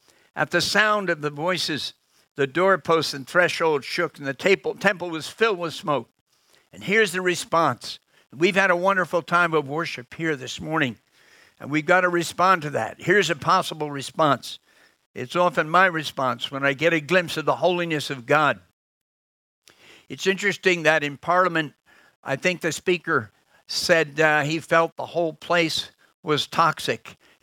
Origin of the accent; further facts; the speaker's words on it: United States; accent: American; I talk a bit too fast, don't I? Hope you can get my American accent.